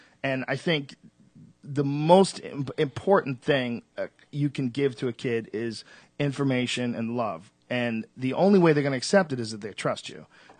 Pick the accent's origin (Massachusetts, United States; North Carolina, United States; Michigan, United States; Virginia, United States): Massachusetts, United States; Boston; I'm not scared of the cold. I grew up in Boston. This cold is for pussies. This is nothing.